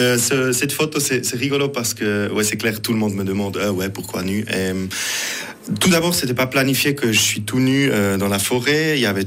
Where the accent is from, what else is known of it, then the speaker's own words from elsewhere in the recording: Switzerland; first language Swiss German; French is a second language; en Schweizerdeutsch, en Suisse-Allemand, parce que, à la base, je trouve un peu, c'est une langue un peu bizarre, même si c'est ma langue maternelle.